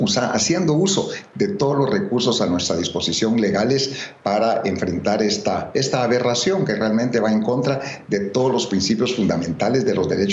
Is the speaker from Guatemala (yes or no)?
yes; Guatemala; tengo todo el derecho, como todo guatemalteco, de opinar